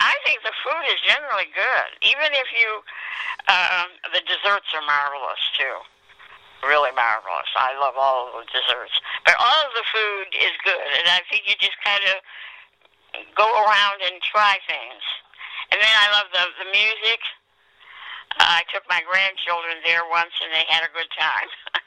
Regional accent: Detroit, Michigan, United States; born there; No, I was born in Detroit, Michigan.

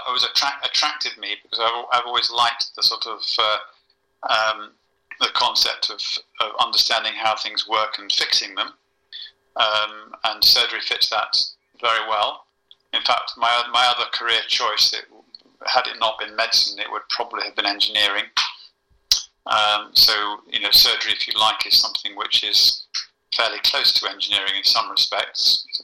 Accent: London, United Kingdom; born there; now in Oxford, United Kingdom; I was born in London.

